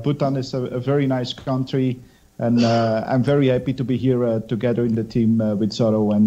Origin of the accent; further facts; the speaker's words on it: Belgium; I am from Belgium